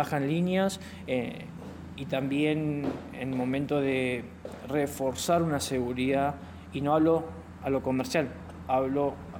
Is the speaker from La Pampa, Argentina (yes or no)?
no; Entre Ríos, Argentina; me siento orgulloso de ser argentino, orgulloso de estar y tener el nombre en Santa Fe. Soy de Entre Ríos.